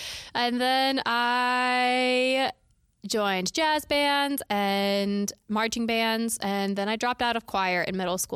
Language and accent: English; Vermilion, South Dakota, United States; I grew up in the booming metropolis of Vermilion, South Dakota, which was not that big at all, actually. It's a very small town, although it does have the University of South Dakota there with a big fancy music museum